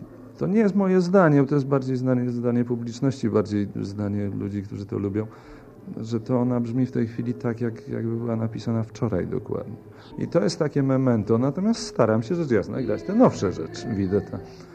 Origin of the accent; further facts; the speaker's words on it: Nowy Sącz, Lesser Poland, Poland; ja za licealnych moich czasów, kiedy to wychowywałem się w Nowym Sączu